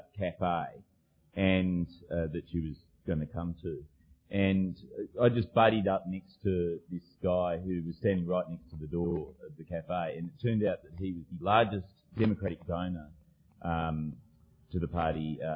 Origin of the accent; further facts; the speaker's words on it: Australia; oh, so yeah, we're just here from Australia, we're foreign correspondents.